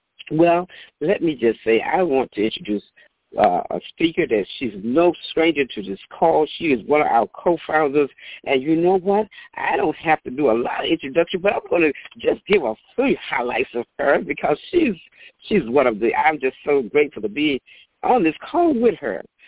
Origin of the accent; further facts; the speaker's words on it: Detroit, Michigan, United States; So we are from Detroit, so we're excited.